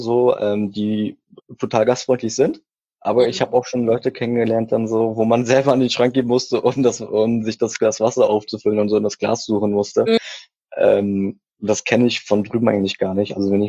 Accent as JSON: {"language": "German", "town": "Szczecin", "region": "West Pomeranian Voivodeship", "country": "Poland", "tie": "born there", "said": "Geboren bin ich in Stettin."}